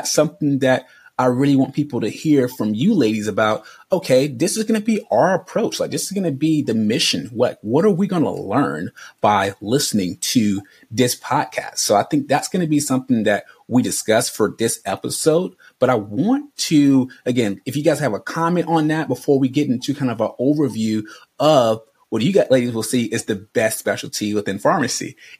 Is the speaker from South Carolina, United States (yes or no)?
no; Charlotte, North Carolina, United States; I'm from Charlotte.